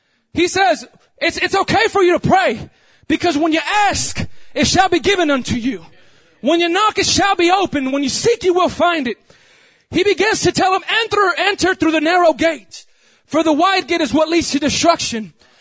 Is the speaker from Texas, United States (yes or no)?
yes; Texas, United States; ultimately I'm taking it back to Texas. I'm taking it back to my home state, whether for a temporary time or for a permanent time, I don't know.